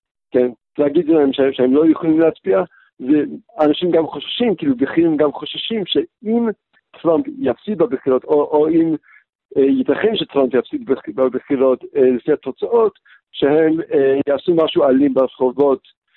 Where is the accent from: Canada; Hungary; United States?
United States; אני מרגיש פתוח בארצות הברית, אני אמריקאי, אני גאה להיות אמריקאי